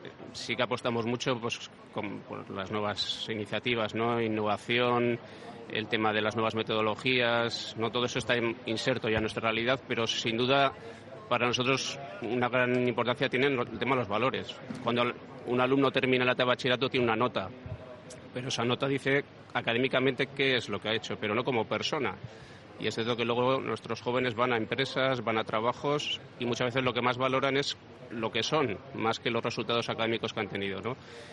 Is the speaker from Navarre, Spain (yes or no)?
yes; Pamplona, Navarre, Spain; now in Bilbao, Spain; Además, soy de fuera, soy de Pamplona, llevo años aquí